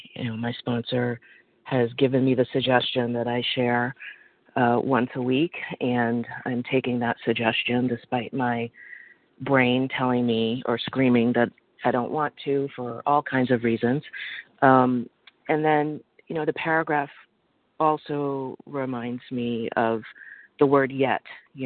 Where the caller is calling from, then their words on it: Boston, Massachusetts, United States; in Boston, compulsive overeater.